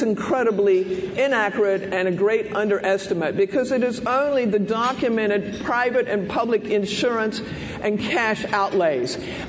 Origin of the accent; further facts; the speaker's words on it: Fort Worth, Texas, United States; I grew up in Fort Worth, which when I was growing up was the southern end of Tornado Alley